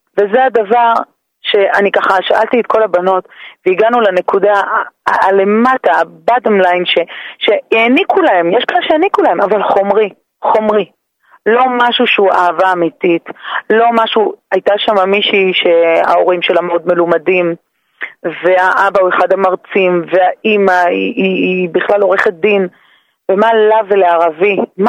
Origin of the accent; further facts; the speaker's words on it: Beit Shemesh, Jerusalem District, Israel; כמו שאתם מכירות אותי, אני מבית שמש